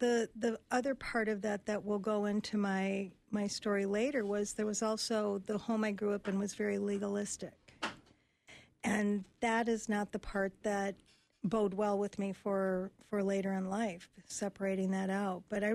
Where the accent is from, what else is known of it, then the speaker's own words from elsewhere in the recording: Michigan, United States; I grew up in the Upper Peninsula, so also known as a Youper.